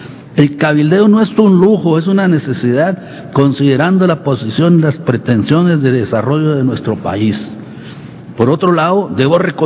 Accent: Mexico; Le deseo éxito como mexicano que soy.

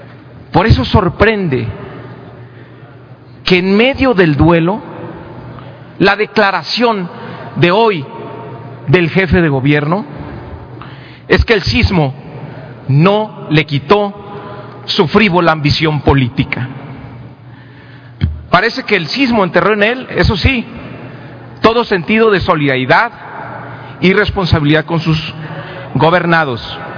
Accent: Mexico; Por eso seguimos aquí, por eso somos mexicanos.

